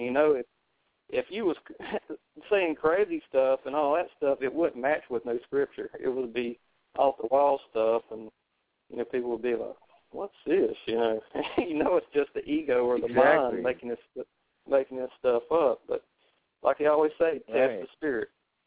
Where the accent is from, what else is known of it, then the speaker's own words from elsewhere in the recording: the South, United States; Now, I'm from the South. I put things redneck way. You know, hot top of redneck like talking.